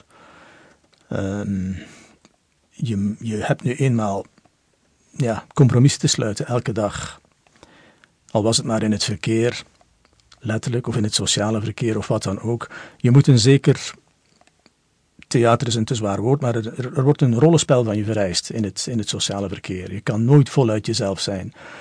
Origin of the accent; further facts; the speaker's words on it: Adegem, East Flanders, Belgium; het werkelijke Adegem waar ik geboren ben en nog altijd leef.